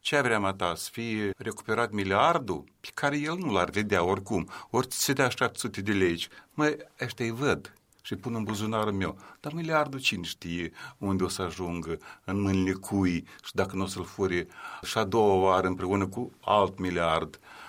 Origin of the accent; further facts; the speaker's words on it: Chișinău, Moldova; Și n-am înțeles doamnele intelectuale din urbea noastră, Chișinău.